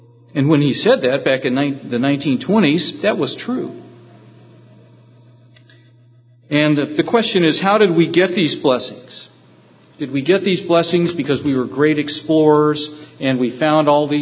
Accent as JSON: {"language": "English", "region": "California", "country": "United States", "moved": "yes", "said": "You know, I was stunned being a Californian when I crossed the Mississippi River from Missouri into Illinois, where we were moving back in 1976."}